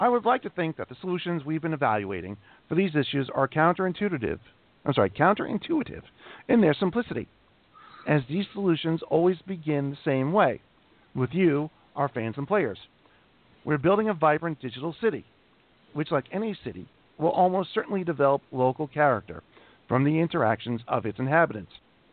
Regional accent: Toronto, Ontario, Canada; For me personally, Titan City is Toronto, my hometown. What we call street food, the world would call a taste of home. I've walked its historic Yonge Street thousands of times

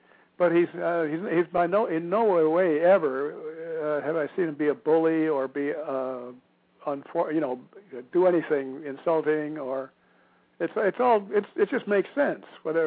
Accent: Evanston, Illinois, United States; And I remember I came from that area. I grew up in Evanston, right next door to Chicago.

